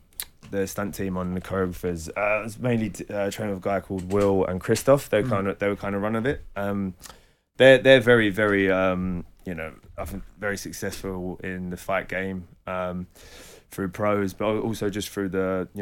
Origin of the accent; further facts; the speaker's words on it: London, United Kingdom; like most young boys growing up in London.